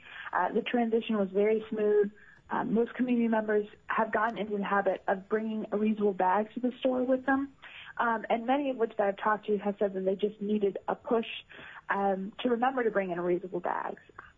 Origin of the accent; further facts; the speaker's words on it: Solana, Alaska, United States; I'm from Solana, Alaska, and I'm representing Alaska Youth for Environmental Action.